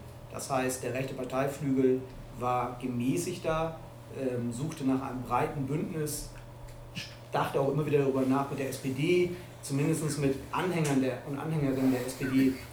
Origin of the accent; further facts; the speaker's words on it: Hamburg, Germany; in Hamburg, wo ich herkomme